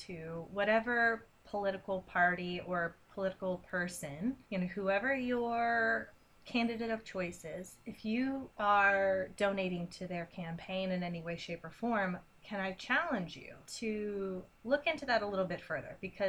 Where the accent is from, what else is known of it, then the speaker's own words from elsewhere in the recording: Bible Belt, United States; we were raised in the Bible Belt.